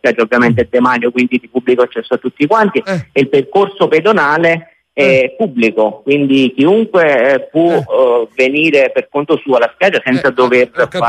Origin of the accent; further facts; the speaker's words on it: Massa Lubrense, Campania, Italy; Sì, sono di Massalubrense, nato e cresciuto.